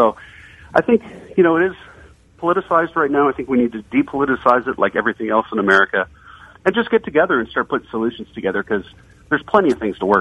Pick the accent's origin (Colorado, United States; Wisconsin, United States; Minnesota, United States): Colorado, United States; my home state of Colorado